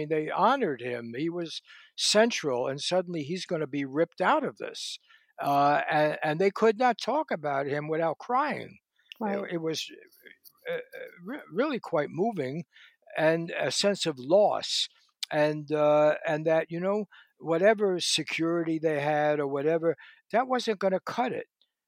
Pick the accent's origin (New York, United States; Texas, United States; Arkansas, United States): New York, United States; I grew up in New York. It reminded me of big family dinners and everything.